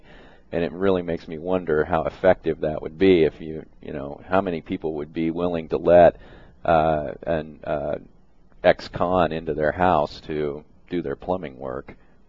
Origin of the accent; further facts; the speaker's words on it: Hutchinson, Kansas, United States; I grew up in Hutchinson